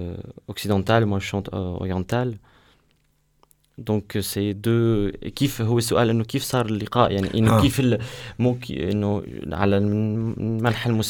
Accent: Syria; French is a second language; moi je viens de l'est de la Syrie, qui est un peu différente de Liban, donc il y a un peu de différence aussi sur l'accent des paroles.

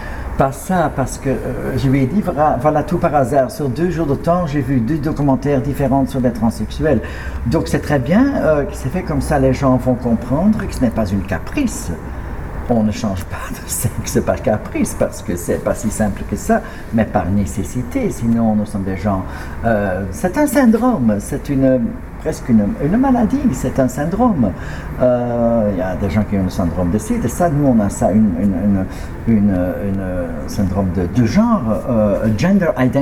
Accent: Ghent, Flanders, Belgium; J'ai commencé après le conservatoire au théâtre de Gand, ma ville natale

